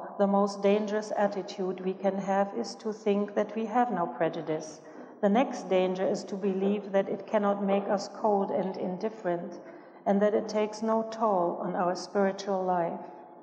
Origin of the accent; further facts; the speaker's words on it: Berlin, Germany; I was born and raised in Germany.